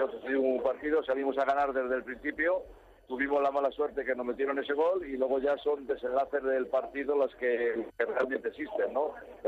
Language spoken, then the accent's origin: Spanish; Madrid, Community of Madrid, Spain; yo la verdad que soy de Madrid, soy madrileño